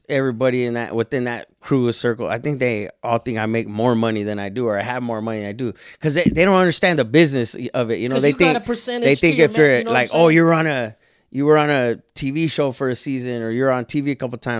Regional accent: Oxnard, California, United States; also born or lived in San Fernando / San Francisco; Yes, and then we moved to Ventura County. So I went to Oxnard, and then, you know, Chique, as we called it. And then, you know, the neighboring, we were in Ventura, Camarillo, and then I moved up to San Francisco.

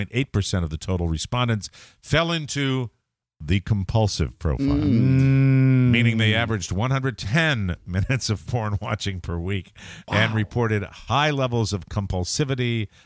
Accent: Glastonbury, Connecticut, United States; This comes from my hometown.

